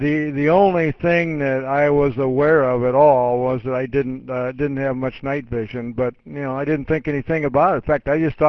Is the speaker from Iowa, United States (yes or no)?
yes; Cedar Rapids, Iowa, United States; Yes, I was, Lou. I was born and raised in Cedar Rapids, Iowa.